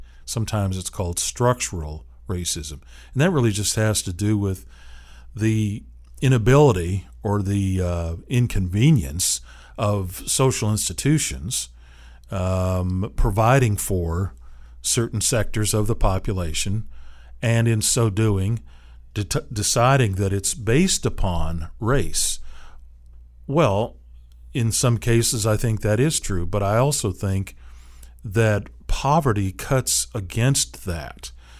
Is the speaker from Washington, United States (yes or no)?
yes; Seattle, Washington, United States; now in Tallahassee, United States; And growing up in Seattle, yeah, I saw some of it there, but nothing like what I discovered in Tallahassee when I moved here, you know, some 40 years ago.